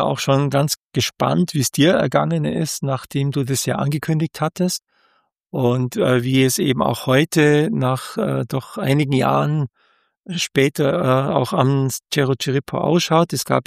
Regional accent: Bavaria, Germany; weil ich komme zwar aus dem Allgäu mit den Bergen vor der Haustür

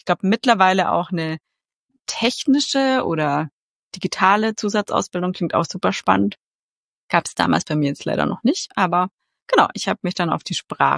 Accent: Bayreuth, Bavaria, Germany; ich habe an der Uni Bayreuth, das ist auch meine Heimatstadt, da habe ich Jura studiert

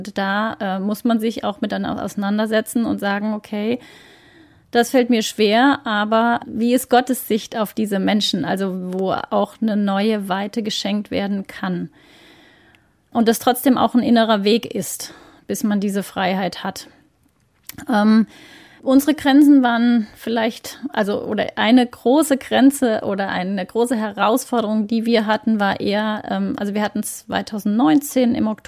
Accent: Ecuador; ich bin ja als Jugendliche groß geworden in Ecuador

